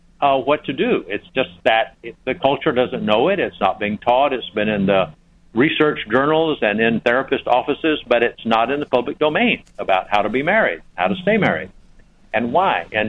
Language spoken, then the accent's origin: English; the South, United States; I grew up in the South, that my theology was pretty much a Southern regional theology